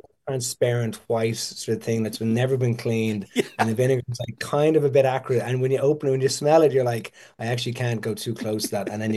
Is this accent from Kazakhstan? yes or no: no; Ireland; you just pick up on the certain things as an Irish person